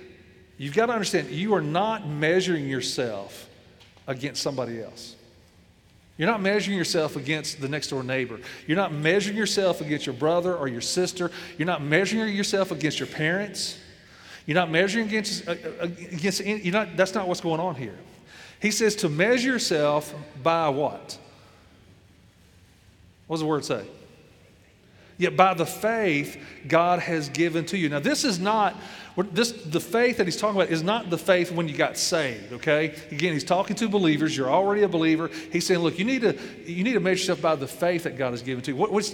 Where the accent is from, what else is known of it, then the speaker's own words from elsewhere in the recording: Arkansas, United States; Number 49, now I was raised in Arkansas, number 49 was Arkansas. So I came out of a poorly education system.